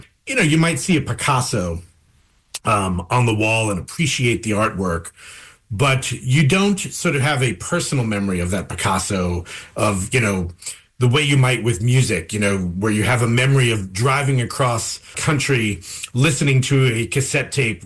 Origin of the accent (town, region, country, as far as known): New York, United States; born or raised there